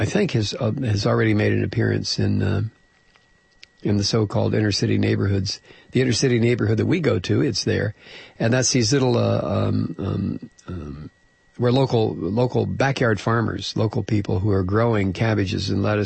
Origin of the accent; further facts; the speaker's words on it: Midwest, United States; When I was a kid growing up, you know, we had A&P. I grew up in the Midwest.